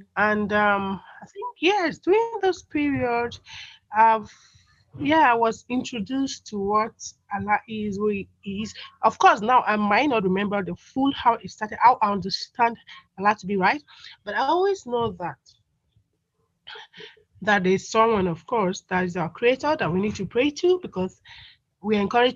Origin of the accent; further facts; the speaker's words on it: Nigeria; basically I come from Nigeria. Yes, that's West Africa.